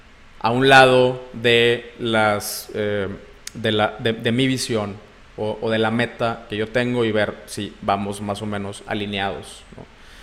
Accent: Mexico; Por ejemplo, para los que somos de México, pedo significa 100 cosas y cambia de significado simplemente también dependiendo de la región en la que te encuentres

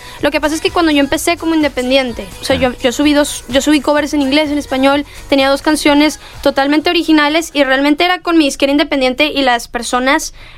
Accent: Mexico; now in Los Angeles, United States; y yo como mexicana, porque estaba cantando los dos idiomas.

